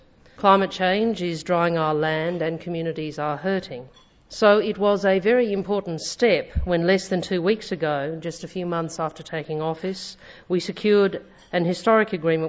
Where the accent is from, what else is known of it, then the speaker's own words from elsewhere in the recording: Adelaide, South Australia, Australia; not only because we're in my hometown of Adelaide